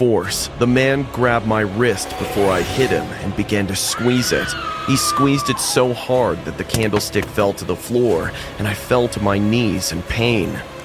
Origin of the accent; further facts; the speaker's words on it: Canada; now in United States; I'm Canadian, but I live in California.